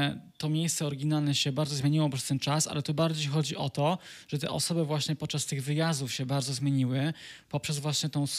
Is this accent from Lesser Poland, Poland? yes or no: yes; Kraków, Lesser Poland, Poland; bardziej czuję się obcokrajowcem, outsiderem w miejscu, skąd pochodzę, w Krakowie czy w mojej miejscowości, skąd pochodzę, niż w obcym kraju